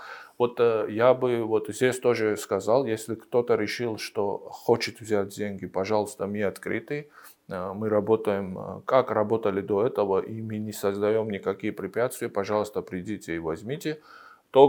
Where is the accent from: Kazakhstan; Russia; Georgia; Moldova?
Georgia; Да, вот, допустим, я сам из Грузии.